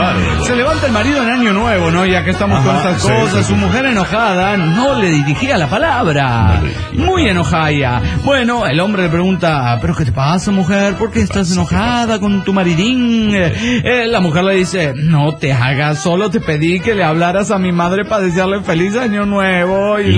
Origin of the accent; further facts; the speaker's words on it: Guadalajara, Jalisco, Mexico; Soy el chef de Guadalajara, Jalisco, México.